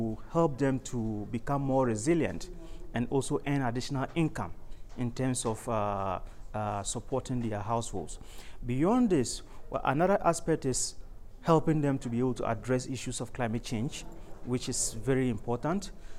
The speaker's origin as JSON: {"language": "English", "country": "Ghana", "said": "I am from Ghana"}